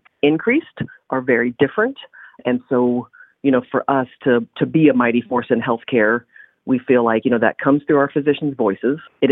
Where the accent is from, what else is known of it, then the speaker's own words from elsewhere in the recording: Quincy, Illinois, United States; I'm originally from Quincy, and I've been with Quincy Medical Group just shy of 25 years.